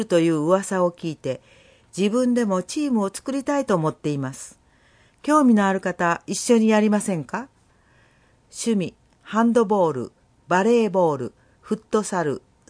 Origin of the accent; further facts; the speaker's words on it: Osaka, Japan; now in Yawatahama, Japan; 僕は出身が大阪なのですが